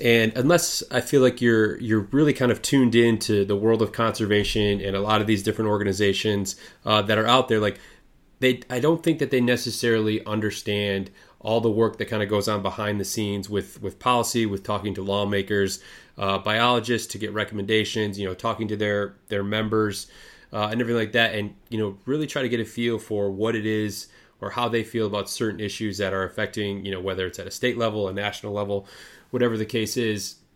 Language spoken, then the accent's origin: English; Lewiston, Michigan, United States; I grew up east of you, small town called Lewiston, yep.